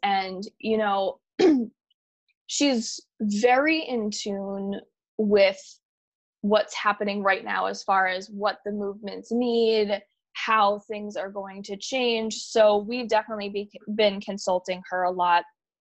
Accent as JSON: {"language": "English", "region": "New Hampshire", "country": "United States", "tie": "born or raised there", "said": "growing up in New Hampshire, where I graduated with 800 kids and three of them were people of color, two of them happened to be twins"}